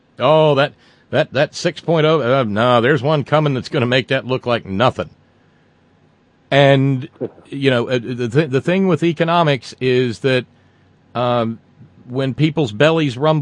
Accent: Alabama, United States; I saw a photo of my hometown, which is in northwest Alabama.

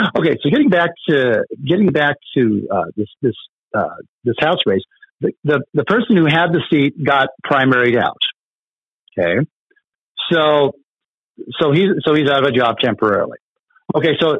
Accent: Pacific Northwest, United States; I moved from the Pacific Northwest, which is where I was born and raised. So I'm very familiar with what's in Oregon, Washington. I lived there most of my life. I came to the Midwest.

